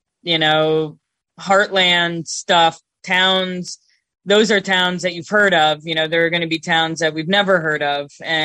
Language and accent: English; Canada; now in United States; And I'm Canadian originally